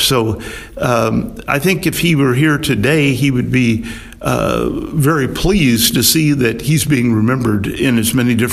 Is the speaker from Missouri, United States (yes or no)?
yes; Hannibal, Missouri, United States; Well, as you grow up in Hannibal, you're always aware of Mark Twain because a number of businesses are named after eithe